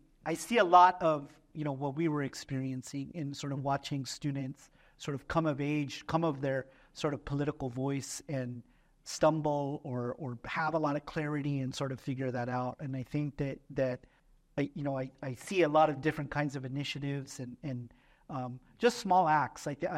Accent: Oceanside, California, United States; my hometown university is Cal State San Marcos. I grew up in Oceanside. I remember when that university was being built.

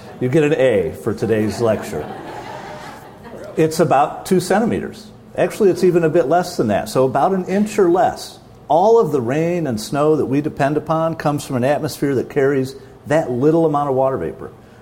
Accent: Michigan, United States; So if you live back east, and I'm from Michigan originally

